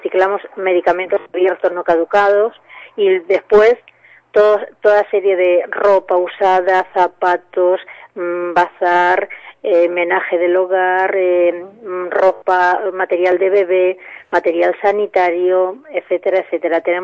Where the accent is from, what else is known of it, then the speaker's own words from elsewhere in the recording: Spain; tenemos mayoritariamente en este momento lo que somos españoles, mayoritariamente españoles